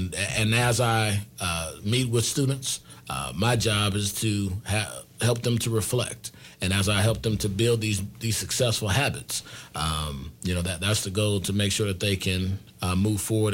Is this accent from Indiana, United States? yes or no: yes; Michigan City, Indiana, United States; I grew up in Michigan City, Indiana